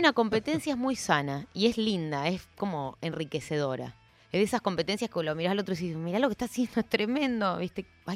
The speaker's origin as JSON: {"language": "Spanish", "town": "Sunchales", "region": "Santa Fe", "country": "Argentina", "tie": "born or raised there", "said": "Sí, estamos hablando de Sunchales."}